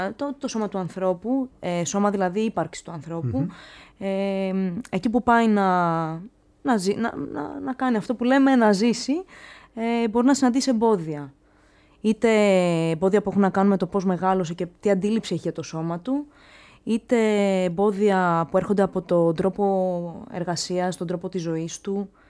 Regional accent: Piraeus, Attica, Greece; also born or lived in Athens; στον Πειραιά, στην Παλιά Κοκκινιά.

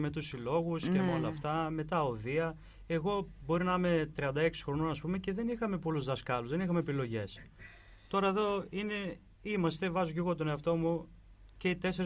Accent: Argithea, Thessaly, Greece; Εγώ, ας πούμε, είμαι από Αργυθέα.

